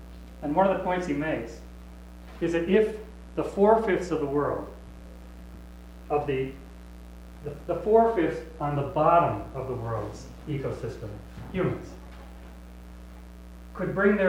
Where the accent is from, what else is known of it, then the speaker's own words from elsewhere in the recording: Wisconsin, United States; Now, I grew up in the Midwest, in Wisconsin. I'm one of the, you know, I'm a non-Lutheran, so I'm a minority here, and I'm non-Minnesotan, so.